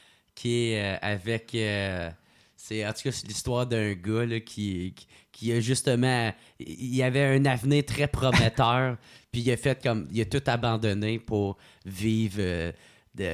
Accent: Quebec City, Quebec, Canada; c'est qu'il il voyait que j'avais un accent. Fait que là, il me demande de où, tu sais. Puis je dis, je viens de Québec.

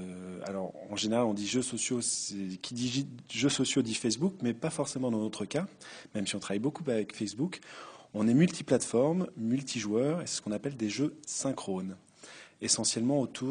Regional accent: France; Bonjour, donc … je suis français.

